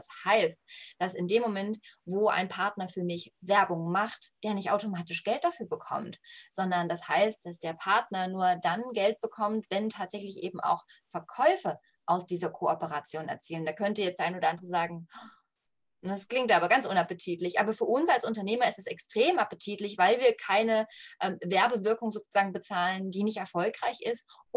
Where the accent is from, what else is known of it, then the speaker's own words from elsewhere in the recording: Leipzig, Saxony, Germany; ich bin Leipzigerin